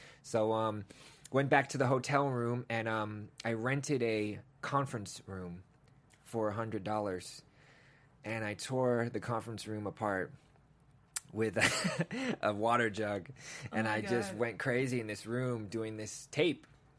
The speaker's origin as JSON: {"language": "English", "region": "England", "country": "United Kingdom", "tie": "born there", "said": "I was born in England, man. We just traveled around a lot."}